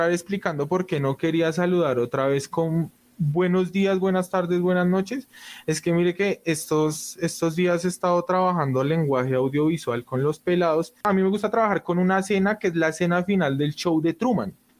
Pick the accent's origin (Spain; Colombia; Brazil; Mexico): Colombia; eso que lo vamos a hablar nosotros como colombianos y que conocemos cómo funciona pues la moral de este país